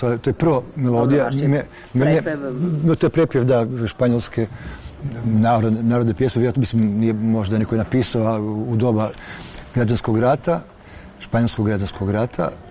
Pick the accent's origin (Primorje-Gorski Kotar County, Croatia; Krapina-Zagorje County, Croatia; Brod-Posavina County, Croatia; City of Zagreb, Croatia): Krapina-Zagorje County, Croatia; Ja nisam baš Međimurec, ja sam iz Zagorja, su moji porijeklom